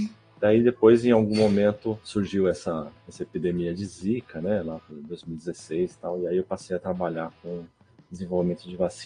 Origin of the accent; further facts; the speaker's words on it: São Paulo, Brazil; Depois eu sou aqui de São Paulo, né?